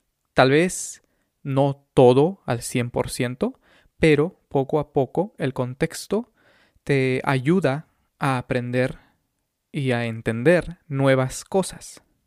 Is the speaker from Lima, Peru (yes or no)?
yes; Lima, Peru; Yo recuerdo cuando era niño y vivía en Lima, en Perú